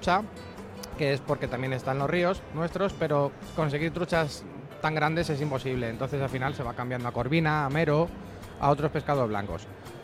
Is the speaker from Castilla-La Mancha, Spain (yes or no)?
yes; Guadalajara, Castilla-La Mancha, Spain; o sea, soy de Guadalajara